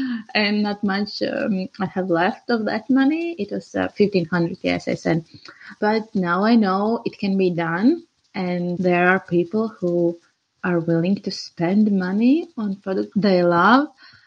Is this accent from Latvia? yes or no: yes; Riga, Latvia; I'm from Latvia, Riga.